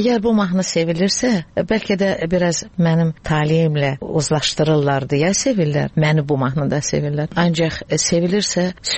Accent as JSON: {"language": "Azerbaijani", "region": "Baku", "country": "Azerbaijan", "tie": "born there", "said": "Bakıda doğulmuşam, qızım işarədir. Bakıda doğulmuşam, Krupski xəstəxanada doğulmuşam. Kızım da orada dünyaya gəlib."}